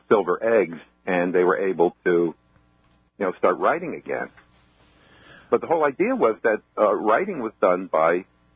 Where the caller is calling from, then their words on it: Woodbridge, New Jersey, United States; I'm calling from Woodbridge, New Jersey.